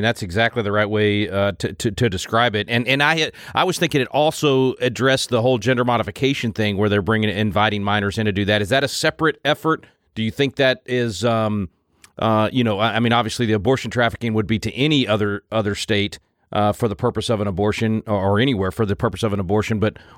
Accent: Texas, United States; You know, I always feel jealous as a Texan whenever other states are passing more good stuff than we do.

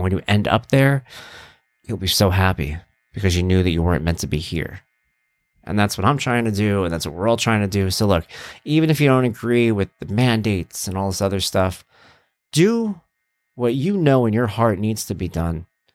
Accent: New York City, New York, United States; I'm from New York and I remember the stories about Giuliani telling people it's okay, you could breathe the air.

